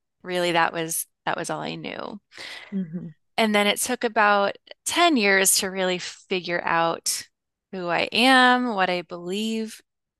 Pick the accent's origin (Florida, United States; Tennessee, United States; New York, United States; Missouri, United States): Missouri, United States; Kansas City; So I grew up here in Kansas City. I moved around a little bit when I was older, but it's the Bible Belt.